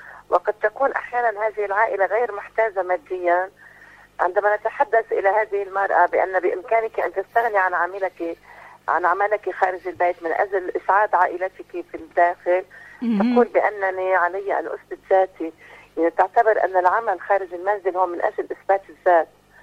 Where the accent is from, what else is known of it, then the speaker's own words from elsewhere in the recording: Lebanon; أنا الآن أنظر إلى المرأة العاملة عندنا في لبنان